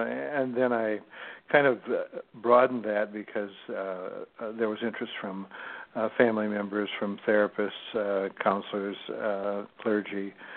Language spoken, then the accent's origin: English; Nebraska, United States; He grew up in Idaho and I grew up in Nebraska, but we grew up at the same time.